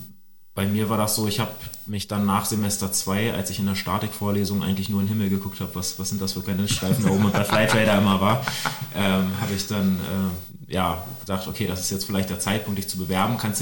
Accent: Celle, Lower Saxony, Germany; Ich bin in Celle aufgewachsen, also relativ nah an Hannover. Und da war ich 14

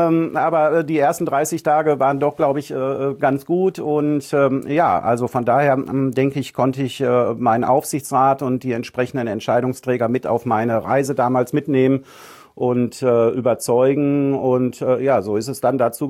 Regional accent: North Rhine-Westphalia, Germany; now in Husum, Germany; Wie ich sagte, ich bin ein Kind des Ruhrgebiets.

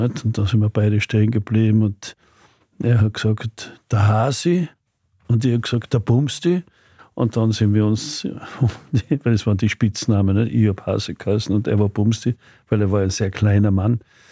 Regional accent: Tyrol, Austria; Und ich als Tiroler

